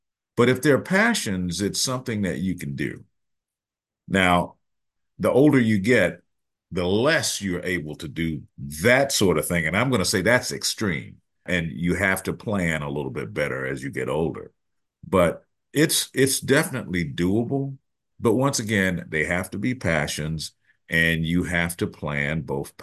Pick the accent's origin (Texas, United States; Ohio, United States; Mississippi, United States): Mississippi, United States; Jackson; Because I was born in Jackson, Mississippi in 19 blah, blah, blah, and so I grew up in an era when it was the civil rights era in Mississippi.